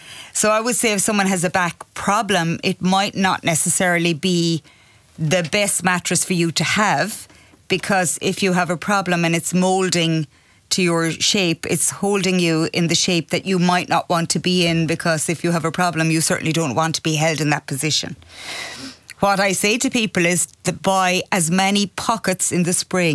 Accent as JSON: {"language": "English", "region": "Munster", "country": "Ireland", "tie": "born or raised there", "said": "I was born and raised in Tipperary and went to a convent school"}